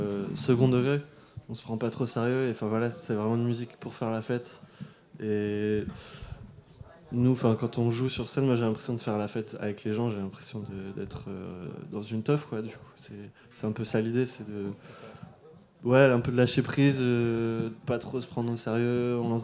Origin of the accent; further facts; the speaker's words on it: Roubaix, Hauts-de-France, France; born there; Et moi, je suis né à Roubaix, donc ce lieu, c'est un lieu qui m'est cher